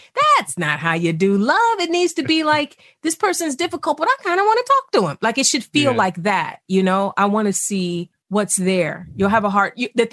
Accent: East Cleveland, Ohio, United States; You know what? It's funny because I grew up poor in East Cleveland.

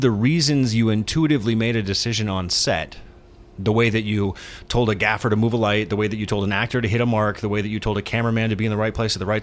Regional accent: Alaska, United States; I was raised in Alaska.

